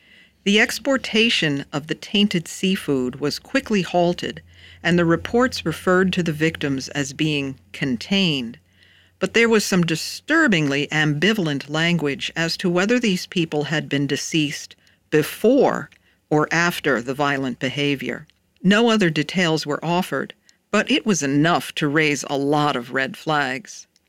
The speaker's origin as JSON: {"language": "English", "town": "Nyack", "region": "New York", "country": "United States", "tie": "born or raised there", "said": "I grew up in Nyack, New York, overlooking the beautiful Hudson River about 20 miles north of Manhattan."}